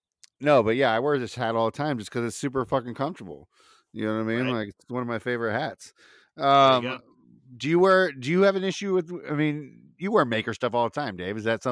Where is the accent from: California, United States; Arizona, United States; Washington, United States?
California, United States; That's what we grew up here in California wearing, like Southern California.